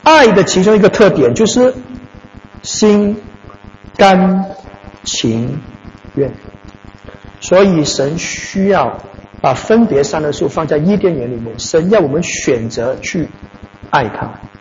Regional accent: Malaysia; 我在马来西亚出生跟长大

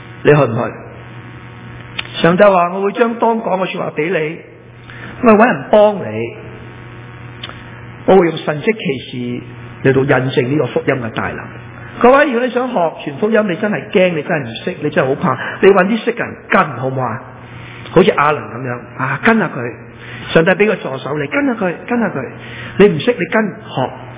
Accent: Guangdong, China; 食指啊，我哋广东人讲金手指督人背脊

